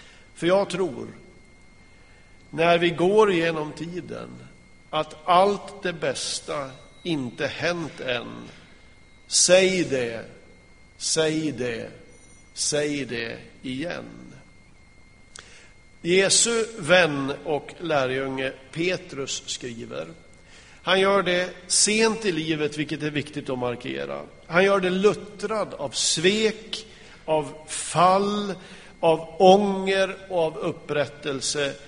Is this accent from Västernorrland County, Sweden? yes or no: yes; Kramfors, Västernorrland County, Sweden; landa i Kramfors, hemma i Kramfors där jag kommer ifrån.